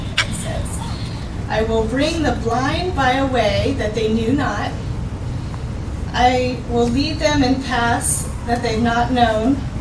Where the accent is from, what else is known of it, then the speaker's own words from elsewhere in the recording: Toledo, Ohio, United States; also born or lived in Michigan; And so I'll start where I was born, Michigan, and I grew up in Toledo.